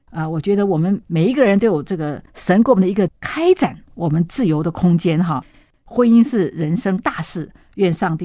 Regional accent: China

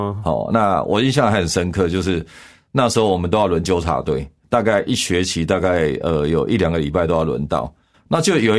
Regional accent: Sanchong, New Taipei, Taiwan; 所以这个是我的成长环境。所以你就知道三重是一个公庙很多

